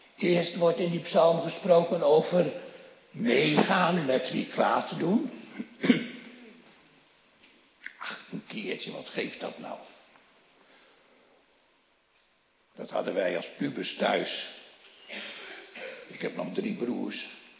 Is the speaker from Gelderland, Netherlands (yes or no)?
yes; Gelderland, Netherlands; Ja, dat was bij ons op de Veluwe was dat ook zo.